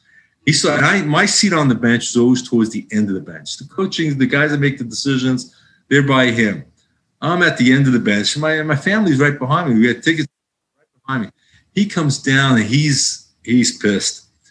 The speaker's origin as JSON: {"language": "English", "region": "New York", "country": "United States", "said": "And since I'm from New York, that was special. I played at St. John's, so I was going back home."}